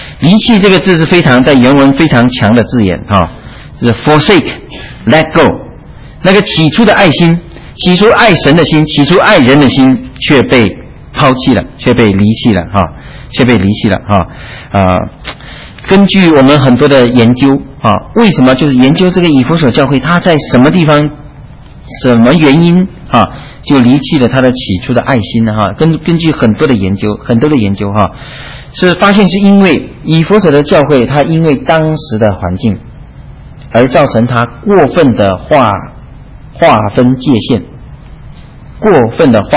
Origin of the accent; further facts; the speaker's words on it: China; 因为我是中国大陆来的，我太太是台湾来的